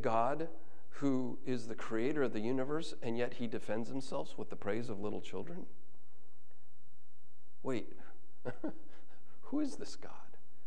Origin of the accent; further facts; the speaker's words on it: Chicago, Illinois, United States; I grew up around the Chicago area, the suburbs of Chicago